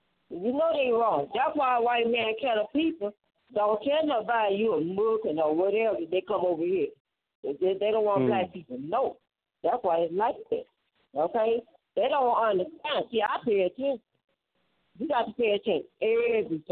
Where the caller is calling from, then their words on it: St. Louis, Missouri, United States; St. Louis, March 28.